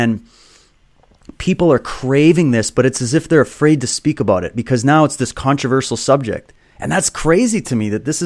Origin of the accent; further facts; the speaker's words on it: Canada; I'm from Canada, right?